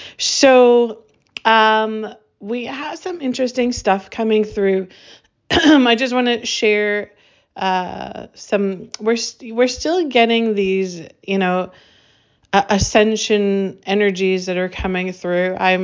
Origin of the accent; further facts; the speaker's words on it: Saskatchewan, Canada; moved away; Funny because I was born in Saskatchewan and raised in Saskatchewan, which truly is cold.